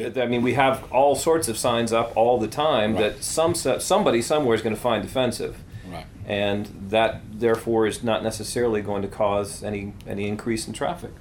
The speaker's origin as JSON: {"language": "English", "town": "Detroit", "region": "Michigan", "country": "United States", "tie": "born or raised there", "said": "Years ago in Detroit, my hometown, on the highway, I-94 leading from the highway, there was this huge billboard"}